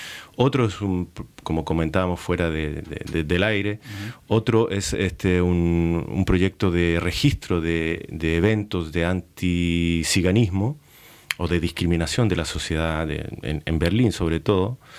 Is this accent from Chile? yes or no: yes; Chile; now in Germany; Soy chileno. He trabajado en varios países de Latinoamérica. Y aquí llegué a Alemania por razones un poco personales